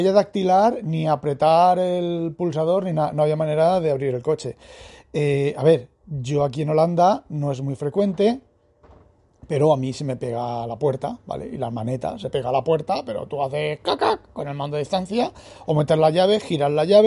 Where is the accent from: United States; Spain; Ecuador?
Spain; Soy español